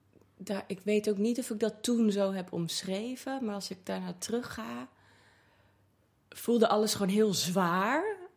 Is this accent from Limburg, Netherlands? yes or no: no; Haarlem, North Holland, Netherlands; Ik kom uit Haarlem.